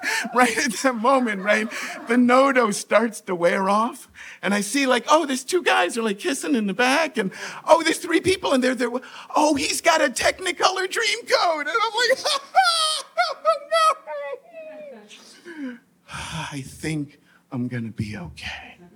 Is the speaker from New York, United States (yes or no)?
yes; New York, United States; Because, like, I have a lot of faith, but I'm from New York.